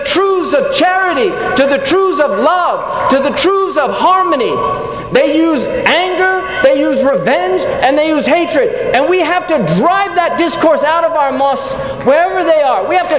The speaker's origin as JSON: {"language": "English", "country": "United States", "said": "I said, \"I'm an American,\" and I raised my hands in mock surrender and said, \"But I'm a peaceful American, and I represent the majority of Americans."}